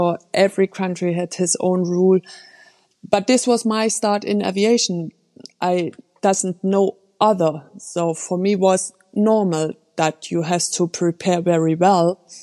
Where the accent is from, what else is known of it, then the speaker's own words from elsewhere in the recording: Germany; I come from Germany.